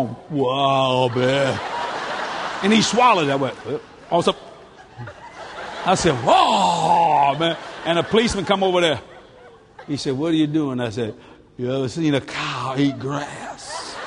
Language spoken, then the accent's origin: English; New Orleans, Louisiana, United States; Now, you see me, I was born and raised in New Orleans.